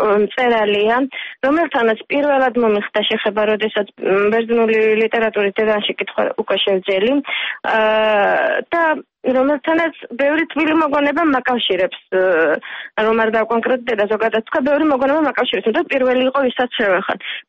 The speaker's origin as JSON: {"language": "Georgian", "town": "Gori", "region": "Shida Kartli", "country": "Georgia", "said": "გორიდან ვარ წარმოშობილი, გორში ოჯახი გორში ცხოვრობ"}